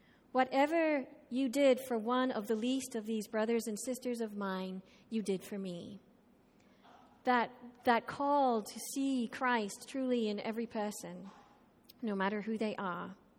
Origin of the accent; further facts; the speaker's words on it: Ireland; now in United States; especially as an Irish person, you know, what people, how other people view the world and view where I live.